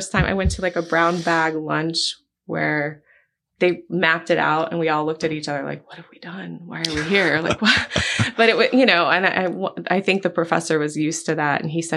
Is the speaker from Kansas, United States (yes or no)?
no; Sarasota, Florida, United States; I grew up in Sarasota.